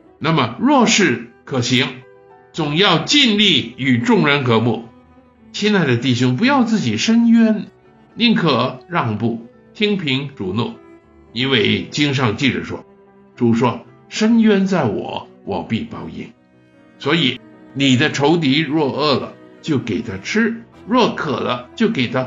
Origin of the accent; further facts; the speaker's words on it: China; 他们都明白的，但是我们中国人就不明白了。